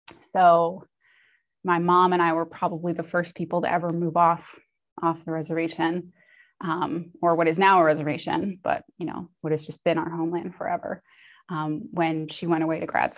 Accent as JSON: {"language": "English", "town": "Nambe Pueblo", "region": "New Mexico", "country": "United States", "said": "It translates to willow flower. I am from Nambe Pueblo."}